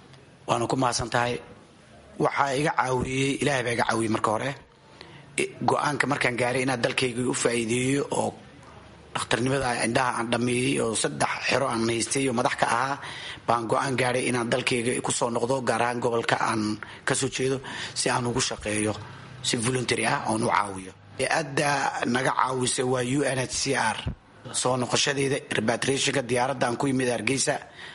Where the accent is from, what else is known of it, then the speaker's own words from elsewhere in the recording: Mogadishu, Banaadir, Somalia; born there; moved away; Muqdisho ayaan ku dhashay, waan ka qaxay.